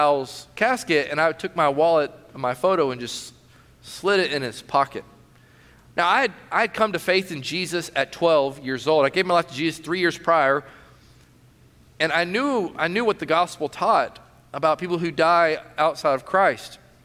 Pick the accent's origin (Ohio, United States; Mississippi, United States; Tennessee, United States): Tennessee, United States; Knoxville; I'm from Knoxville, Tennessee. I'm a huge Tennessee Volunteer fan.